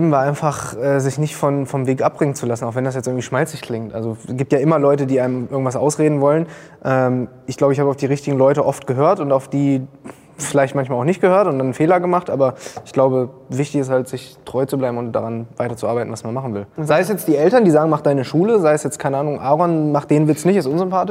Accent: Peine, Lower Saxony, Germany; Ich möchte gerne in meiner Heimatstadt eine Statue aufstellen lassen.

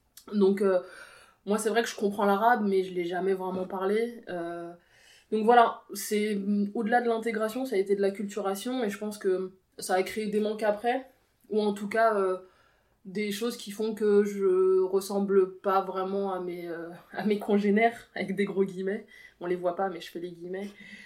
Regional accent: Versailles, Île-de-France, France; born there; je suis née à Versailles

